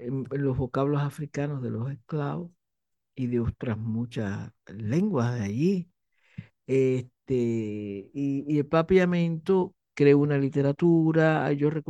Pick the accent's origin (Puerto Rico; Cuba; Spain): Cuba; accent: Cuban; los cubanos, por ejemplo, tenemos un acento, ¿no? Igual que nosotros decimos, este que está acá atrás, nos comemos las letras, ¿no? Y tenemos determinadas variantes lexicológicas